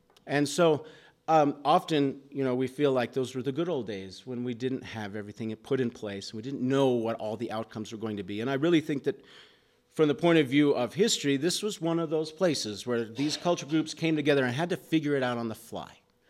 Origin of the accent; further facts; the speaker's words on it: New Mexico, United States; And so the Californians, I'm from New Mexico.